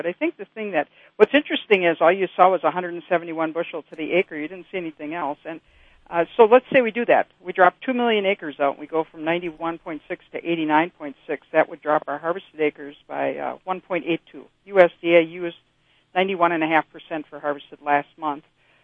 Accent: Wisconsin, United States; which I'm from Wisconsin, so we always started in October anyway.

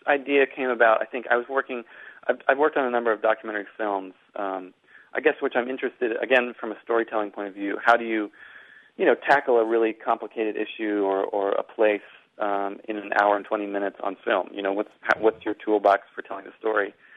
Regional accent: Boston, Massachusetts, United States; born there; now in Brooklyn, United States; I'm an East Coast boy, you know. I was born in Boston. I live in Brooklyn now.

